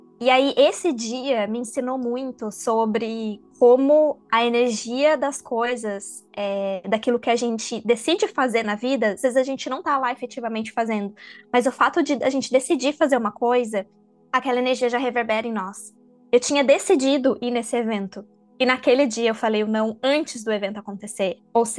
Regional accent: Taubaté, São Paulo, Brazil; also born or lived in São Bernardo do Campo; eu sou de São Paulo, né? Morei praticamente minha vida toda em Taubaté. Eu nasci em São Bernardo do Campo, morei minha vida toda em Taubaté, uma cidade do interior de São Paulo, pertinho de Campos do Jordão e Ubatuba.

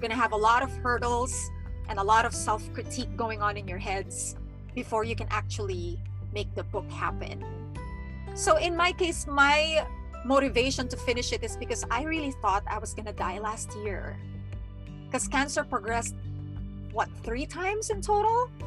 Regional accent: Philippines; English is a second language; now in California, United States; I'm from the Philippines and have been based here in California for only 5 years

